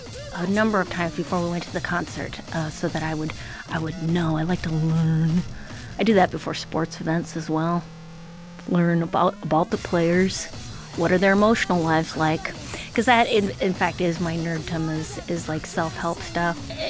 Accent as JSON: {"language": "English", "town": "Duluth", "region": "Minnesota", "country": "United States", "tie": "born or raised there", "said": "A trio from my hometown. They've had some people leave the band, but it's called … they live in Duluth."}